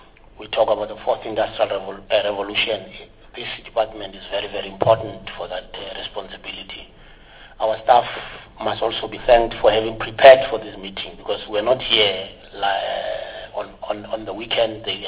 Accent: Gauteng, South Africa; I'm from Gauteng.

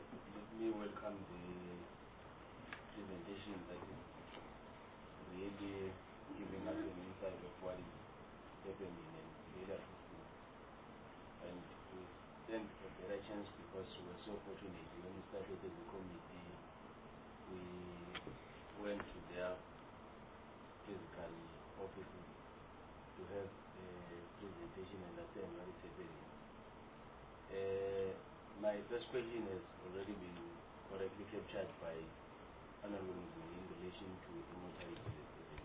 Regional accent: Mpumalanga, South Africa; I'm from Mpumalanga.

